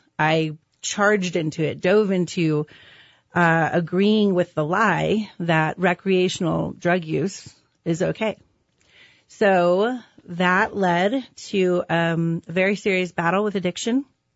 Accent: Albuquerque, New Mexico, United States; I was raised here in Albuquerque in a very loving, supportive Christian home

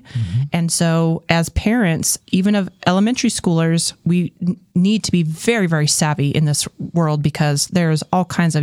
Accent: Albuquerque, New Mexico, United States; I remember in my elementary school years, and I grew up in Albuquerque

